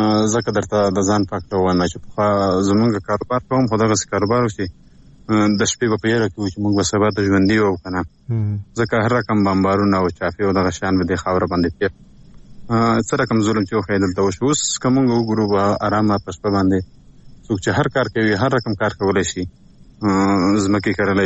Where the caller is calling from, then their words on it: Paktika, Afghanistan; لا پکتیکا ولایت نه کې ولسوالۍ نه